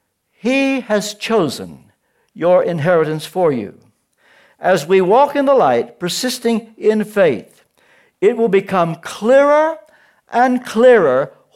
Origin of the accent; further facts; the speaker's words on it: Kentucky, United States; born there; I was born in Kentucky.